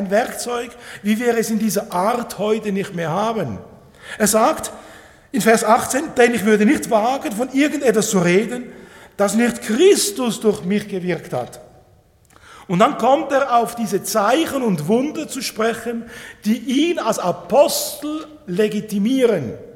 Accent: Pfäffikon, Switzerland; es war so ein Trockenjahr bei uns zu Hause in Pfäffikon.

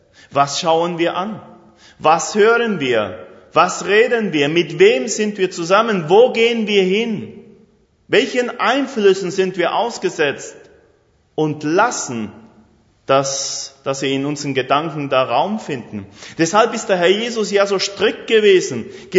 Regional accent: Argentina; now in Germany; Bei uns in Argentinien ist es richtig eine Plage. Nicht nur unter Jugendlichen, sondern auch praktisch alle haben Facebook.

